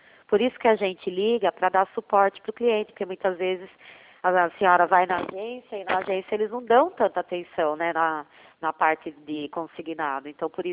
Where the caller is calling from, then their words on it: São Paulo, Brazil; do interior de São Paulo.